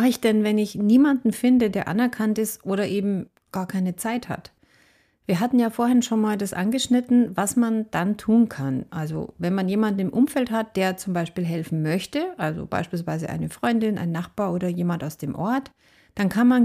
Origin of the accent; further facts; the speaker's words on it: Bavaria, Germany; weil ich komme aus Bayern